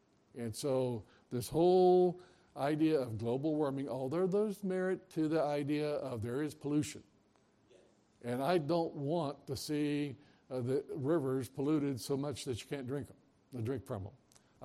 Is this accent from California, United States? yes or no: no; Florida, United States; I love a good old navel orange. I'm from Florida.